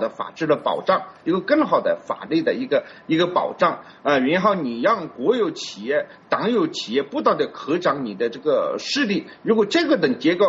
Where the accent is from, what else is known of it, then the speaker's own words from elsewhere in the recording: China; 只是我们作为一个中国人啊，这个或者是关心我们中国的这个变化的海外华人